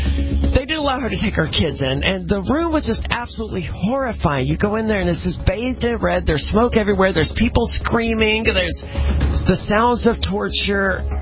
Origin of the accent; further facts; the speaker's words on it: Southaven, Mississippi, United States; I'm from South Haven, Mississippi, which is basically Memphis, Tennessee.